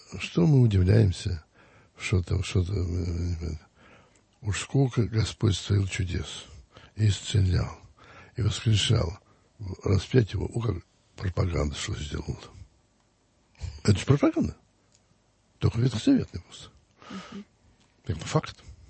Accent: Zaraysk, Moscow Oblast, Russia; я родился в Зарайске. Моя родина.

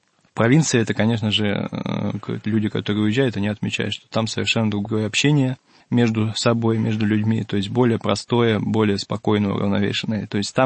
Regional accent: Lodeynoye Pole, Leningrad Oblast, Russia; Во-первых, конечно же, это моя малая родина, о которой мы как раз беседовали в прошлой нашей передаче. Это земля Пресвирья, город Лодейное поле.

